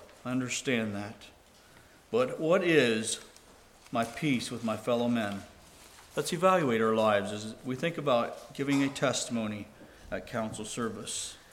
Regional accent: Ohio, United States; I grew up in a in the Ohio Whistler setting.

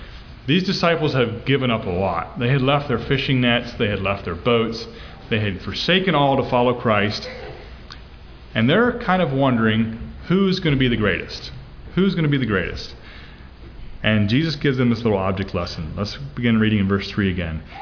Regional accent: United States; I'm an American by birth, obviously.

